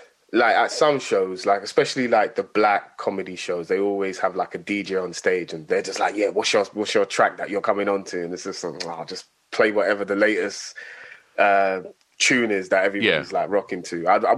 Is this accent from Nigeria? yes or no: yes; Nigeria; Like, I'm Nigerian as well, like, and, you know, my mum never told me about this artist.